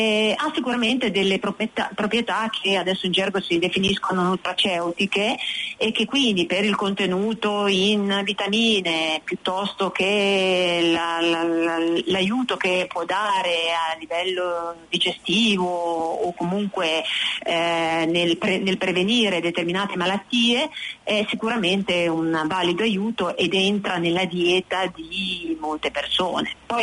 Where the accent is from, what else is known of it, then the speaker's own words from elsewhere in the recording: Emilia-Romagna, Italy; Io sono originaria della Romagna, anzi per la verità non mi sono mai mossa se non con frequenti lunghi viaggi, ma rimango molto innamorata della Romagna.